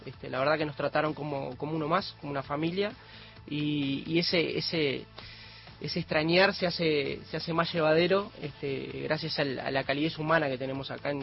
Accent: Uruguay; No, yo soy de Peñarol, si bien soy de una ciudad del norte

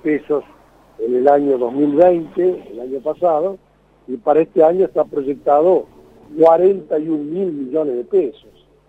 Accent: Argentina; yo ya tengo 53 años, y para aquellos que son más jóvenes, yo cuando me crié, en la Argentina no había divorcio

